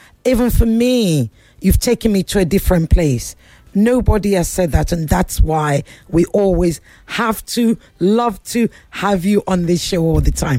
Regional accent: Ikoyi, Lagos, Nigeria; from Ikoyi.

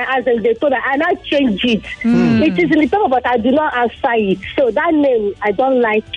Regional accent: Abia, Nigeria; I'm from Abia State.

